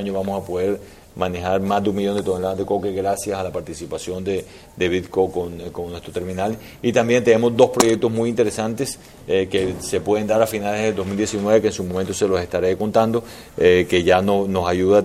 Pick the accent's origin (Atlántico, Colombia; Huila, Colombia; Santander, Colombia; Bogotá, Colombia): Atlántico, Colombia; Barranquilla; con nuestro compromiso como barranquilleros de posicionar a Barranquilla como ese hub logístico